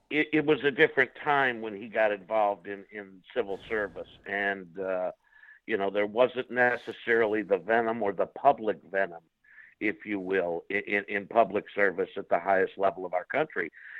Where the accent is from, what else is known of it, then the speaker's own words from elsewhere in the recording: St. Louis, Missouri, United States; But a lot of people don't relate my hometown, St. Louis, with it.